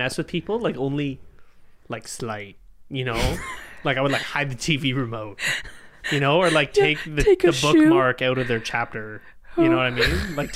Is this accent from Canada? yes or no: yes; Canada; We're Canadian. We don't have guns.